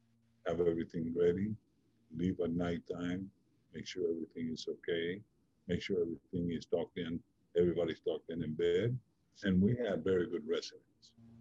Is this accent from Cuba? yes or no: yes; Cuba; English is a second language; also born or lived in Spain; now in United States; when I came from Cuba to the United States, I did all my high school and everything here.